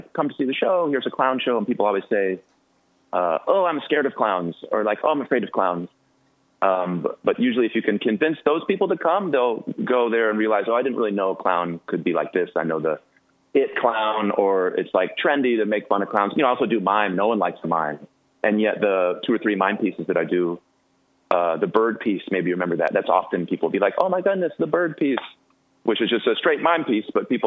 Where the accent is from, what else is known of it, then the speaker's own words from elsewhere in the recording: Weaverville, California, United States; Very, very North California, which people think, oh, San Francisco, but even 5.5 hours north of there, a little town called Weaverville. And I'm actually 6 generations from that logging town